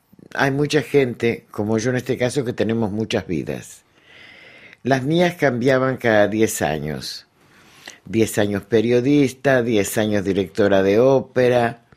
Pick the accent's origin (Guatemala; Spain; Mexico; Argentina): Argentina; cuando era pequeña, chica, como decíamos en Argentina